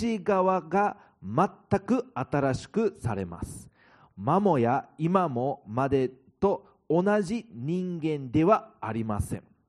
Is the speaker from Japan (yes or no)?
no; United States; でも私はアメリカで生まれ育った中で